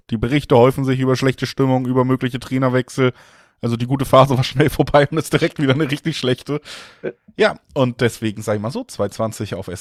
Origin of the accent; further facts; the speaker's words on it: Cologne, North Rhine-Westphalia, Germany; Weiberfastnacht, sage ich als Kölner, kann man selber entscheiden.